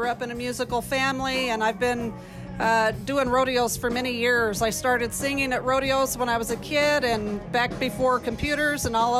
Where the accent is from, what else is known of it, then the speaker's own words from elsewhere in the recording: Arizona, United States; Yes, I grew up cattle ranching on the White Mountain Apache Reservation there close to Fort Apache